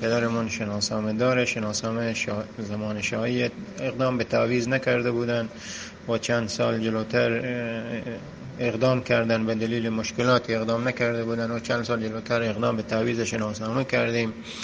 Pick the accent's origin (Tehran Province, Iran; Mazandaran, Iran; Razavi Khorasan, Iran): Mazandaran, Iran; ما هم ایرانی هستیم، اهل همین ایران هستیم، اهل مازندران هستیم